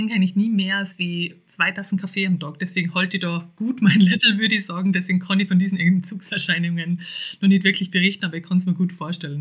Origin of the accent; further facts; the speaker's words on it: Salzburg, Austria; ich bin auf dem Bauernhof aufgewachsen und auf einem der höchsten Bauernhöfe im Land Salzburg.